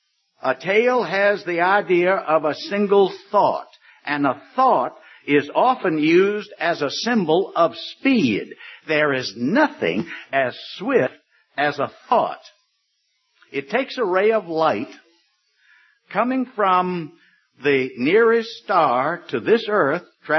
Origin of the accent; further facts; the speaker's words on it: Richmond, Virginia, United States; I remember back in my hometown of Richmond, Virginia, I'm in my 70s now